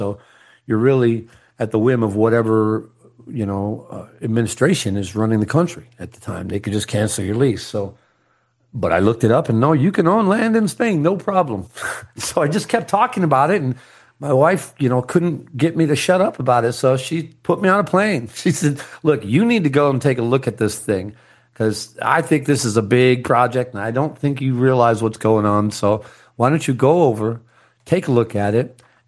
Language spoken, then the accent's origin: English; New York, United States; born there; I'm from the entire other side of the country from where I was living in California. I was born in New York.